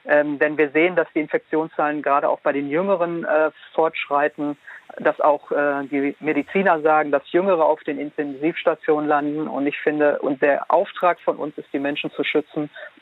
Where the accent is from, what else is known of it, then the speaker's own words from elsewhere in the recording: Duisburg, North Rhine-Westphalia, Germany; Ich selbst bin aus Duisburg und wir sind schon weit über 100